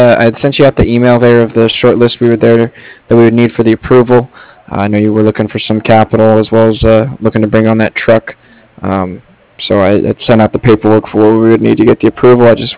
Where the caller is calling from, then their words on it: San Diego, California, United States; We're out here in the Miramar, San Diego area. We're like a mile away from Miramar Air Base.